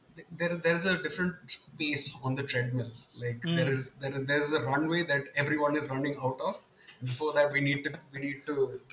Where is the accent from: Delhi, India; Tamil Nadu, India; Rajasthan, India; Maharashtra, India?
Delhi, India; I've been born and raised in Delhi all my life.